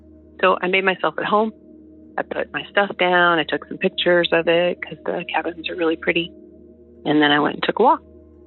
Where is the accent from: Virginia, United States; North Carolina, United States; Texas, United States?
North Carolina, United States; Asheville; I'm from Asheville, North Carolina.